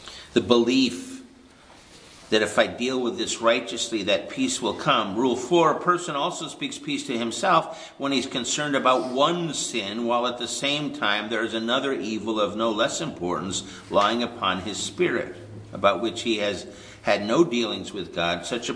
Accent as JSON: {"language": "English", "region": "New York", "country": "United States", "accent": "New York", "said": "Add in my New York accent, that doesn't help me at all."}